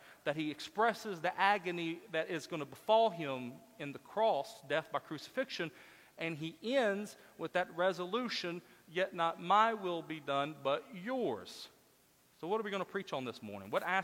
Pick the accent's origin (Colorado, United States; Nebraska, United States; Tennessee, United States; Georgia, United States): Tennessee, United States; Memphis; I grew up in Memphis, and oftentimes we would go visit Dr. Adrian Rogers' church out in Bellevue Baptist Church in Memphis.